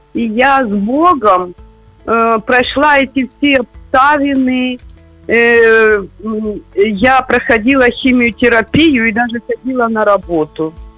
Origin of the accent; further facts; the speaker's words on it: Kyiv, Ukraine; я з Києва.